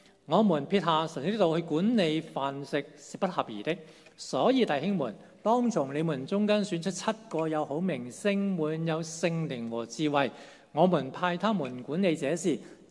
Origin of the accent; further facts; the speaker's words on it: Hong Kong; 未來香港都可能有一批人，我哋土生土長講咩話？白話咯，咪廣東話咯，粵語咯。